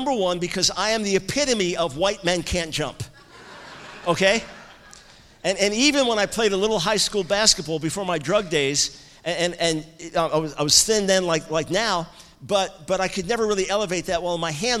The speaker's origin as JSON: {"language": "English", "region": "New York", "country": "United States", "said": "I'm from New York, right? We root for the Yankees, it's okay."}